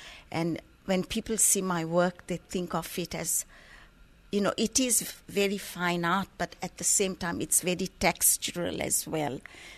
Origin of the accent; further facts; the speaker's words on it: Kenya; moved away as an adult; I grew up in Kenya, and I lived there till I was 21.